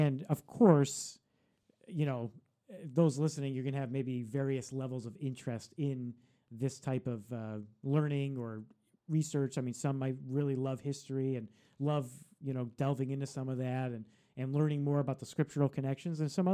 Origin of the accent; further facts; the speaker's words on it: United States; because it's often so different from what I know as an American, right?